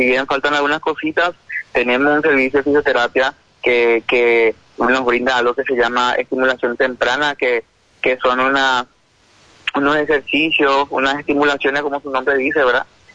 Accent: Asunción, Paraguay; Yo soy de Asunción, como muchos otros médicos que estamos trabajando en Ayolas

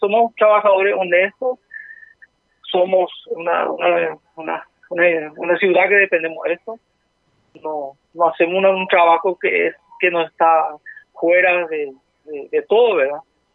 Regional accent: Paraguay; Vamos a hacer reclamar nuestro derecho como paraguayo

